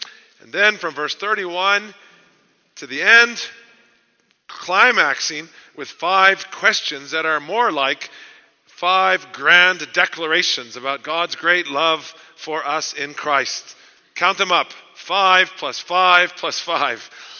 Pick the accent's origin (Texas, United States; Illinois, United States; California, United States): Texas, United States; Houston; happens to be my hometown as well, the Houston Chronicle